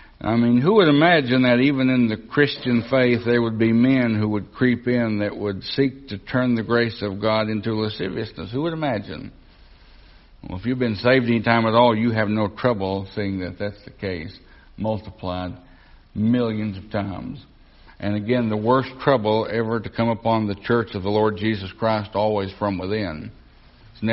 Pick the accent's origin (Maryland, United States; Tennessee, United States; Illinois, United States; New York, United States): Tennessee, United States; Do you know down in the South and in my home state of Tennessee